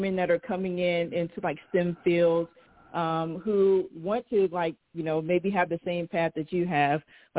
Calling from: Roswell, Georgia, United States; calling from Roswell, Georgia.

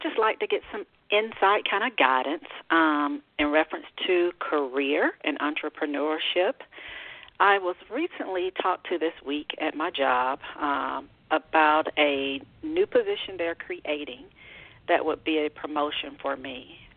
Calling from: Georgia, United States

